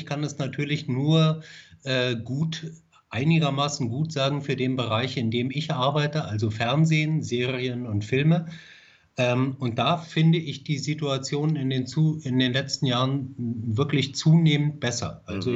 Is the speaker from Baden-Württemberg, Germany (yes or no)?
no; Berlin, Germany; born there; also ich bin in Berlin geboren. Mein Vater ist Syrer, stammt aus Syrien.